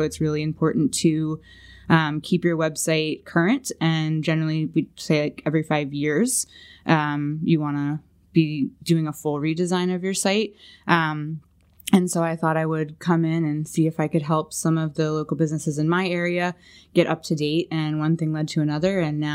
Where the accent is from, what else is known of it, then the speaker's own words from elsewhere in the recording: Ocean City, New Jersey, United States; I'll tell you I grew up down in Ocean City, New Jersey. I went to Charter Tech High School for the Performing Arts as a dancer